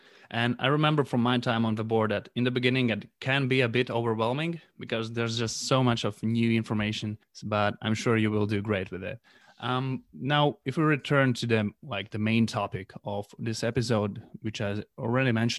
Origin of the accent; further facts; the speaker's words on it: Latvia; because I'm from Latvia.